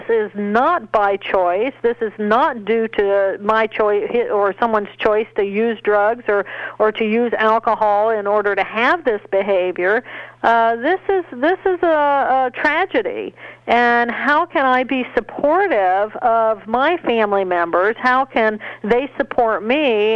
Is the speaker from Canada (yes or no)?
no; Terre Haute, Indiana, United States; Papa was an Episcopalian minister while I was growing up in Terre Haute.